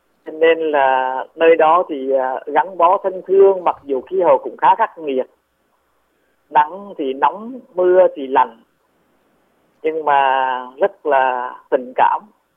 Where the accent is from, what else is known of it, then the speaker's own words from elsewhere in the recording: Hue, Thừa Thiên Huế, Vietnam; moved away as an adult; also born or lived in Saigon / Nha Trang; Tôi thì gốc Huế, sinh ra ở Huế, lớn lên ở Huế. Vâng. Đến năm 30 tuổi mới vào Sài Gòn để vào nhà dòng. Và ở Sài Gòn được 6 năm